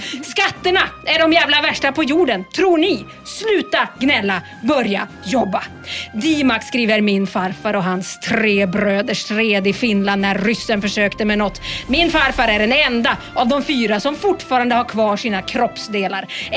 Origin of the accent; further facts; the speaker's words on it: Sweden; Vi är ju ändå svenskar, menar jag.